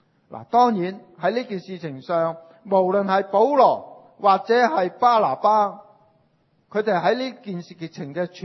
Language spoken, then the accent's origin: Cantonese; China; 呢个系我哋中国人智慧嘅说话嚟嘅，系从人生嘅经验累积落嚟嘅